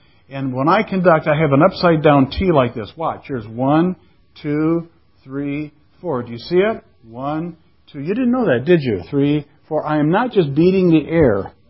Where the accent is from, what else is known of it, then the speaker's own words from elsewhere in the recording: Flint, Michigan, United States; When I was in high school and growing up in Flint, Michigan